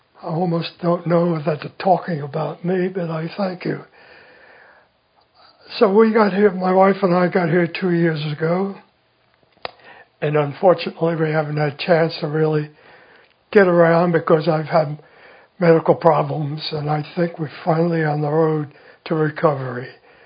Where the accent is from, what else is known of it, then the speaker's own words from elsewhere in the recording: New York City, New York, United States; Born and raised in New York City, and proud of it, by the way. It's a great place.